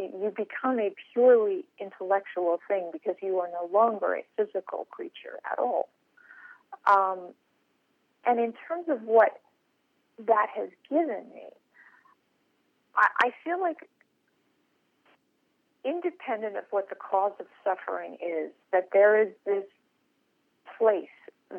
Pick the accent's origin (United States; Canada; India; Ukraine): United States; and in being an American, being safe, being in an orderly society